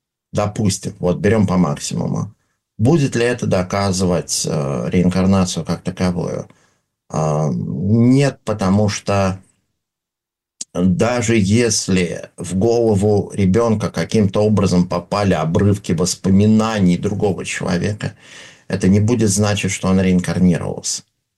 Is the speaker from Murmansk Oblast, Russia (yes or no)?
yes; Severomorsk, Murmansk Oblast, Russia; Потому что я вырос в Североморске, там зимой северное сияние.